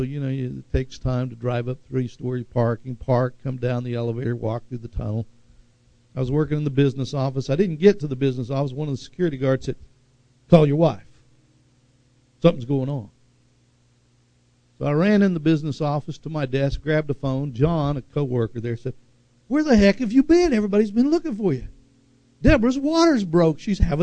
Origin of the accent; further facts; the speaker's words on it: Tulsa, Oklahoma, United States; I grew up in West Tulsa.